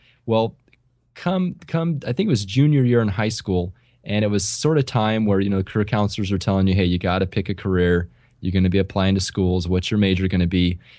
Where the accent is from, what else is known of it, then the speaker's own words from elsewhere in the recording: California, United States; So I grew up out here in California, and I found my way to the East Coast just because of school, just because of Cornell.